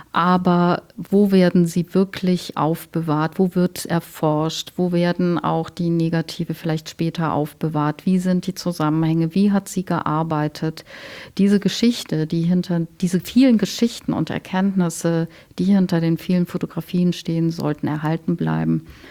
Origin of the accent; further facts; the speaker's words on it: Cologne, North Rhine-Westphalia, Germany; Ich komme aus Köln.